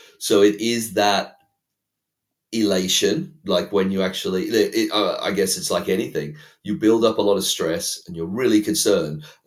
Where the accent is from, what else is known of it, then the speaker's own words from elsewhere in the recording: Australia; But let's say because I am Australian